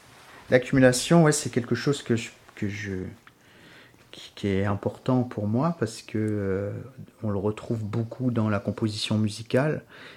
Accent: Grand Est, France; moved away; moi je suis originaire de j'étais frontalier pendant 20 ans, 24 ans, à la frontière allemande et suisse

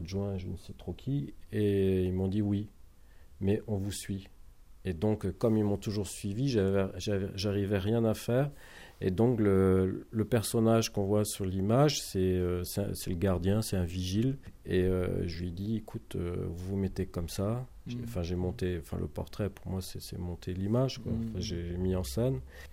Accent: Brittany, France; C'est une image que j'ai faite chez moi en Bretagne.

